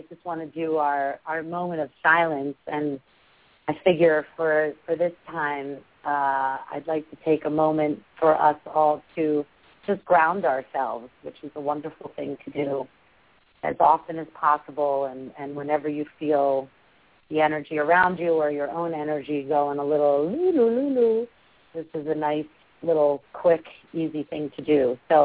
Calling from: New York City, New York, United States; I'll be your host, and I'm calling in from New York City.

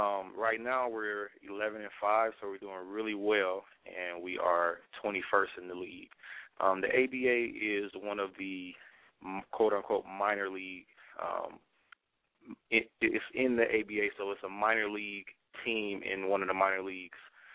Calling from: Lima, Ohio, United States; I'm calling from Lima, Ohio.

